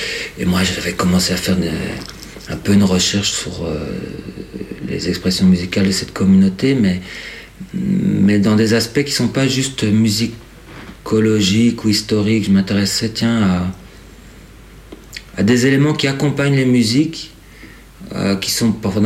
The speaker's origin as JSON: {"language": "French", "region": "Brussels", "country": "Belgium", "said": "Donc moi, je suis bruxellois, belge"}